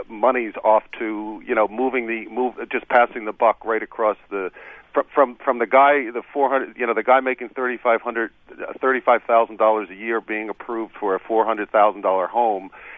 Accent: United States; as an American, a single guy here in Bethel, Vermont

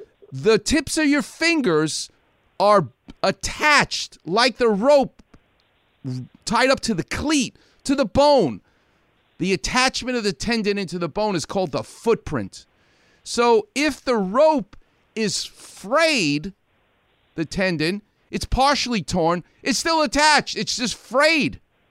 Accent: Far Rockaway, New York, United States; I'm from Far Rockaway. We either love people or you hate.

